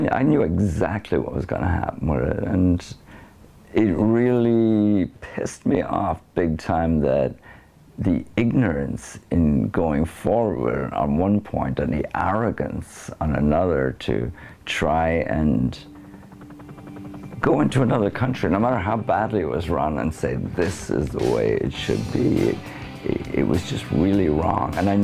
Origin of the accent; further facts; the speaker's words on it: Wexford, Leinster, Ireland; even when I was growing up in Wexford in the 60s, the early 60s